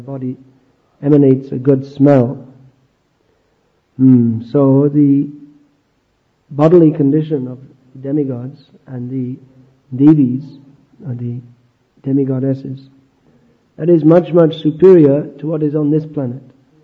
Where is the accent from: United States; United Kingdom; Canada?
United Kingdom; England; I never learned his name, it's difficult. I'm English, I can't say these names very well.